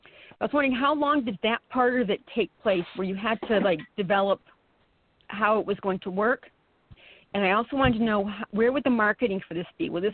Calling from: Saranac Lake, New York, United States; From Saranac Lake.

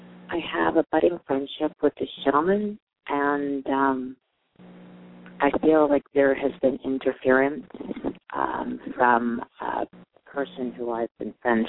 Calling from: New York, United States; I'm also calling from New York.

